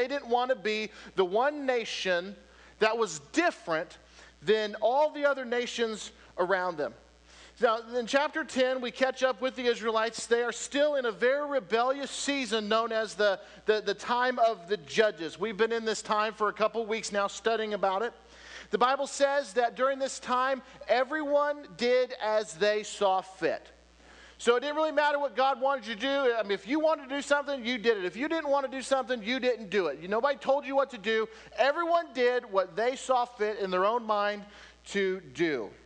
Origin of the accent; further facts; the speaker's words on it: Portland, Oregon, United States; I grew up in the Northwest, out in the Portland, Oregon area, and so there's a million of lakes and camping places